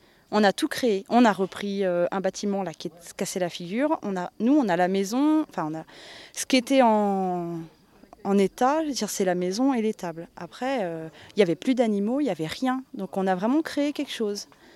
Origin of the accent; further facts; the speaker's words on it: Brittany, France; Je viens de Bretagne. Enfin, je suis bretonne parisienne. On est dans la Loire depuis 4 ans et demi maintenant.